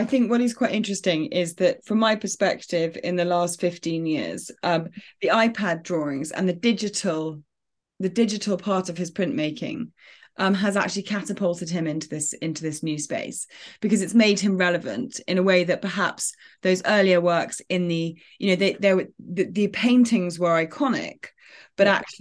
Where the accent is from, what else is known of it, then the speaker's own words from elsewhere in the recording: England, United Kingdom; as somebody, as an English person, yes, I've been to Yosemite